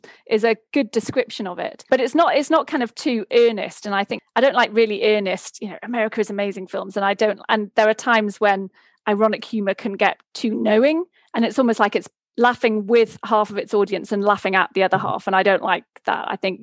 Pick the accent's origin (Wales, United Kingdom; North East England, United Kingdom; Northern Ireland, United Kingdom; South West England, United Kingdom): North East England, United Kingdom; Newcastle upon Tyne; because I'm from Newcastle.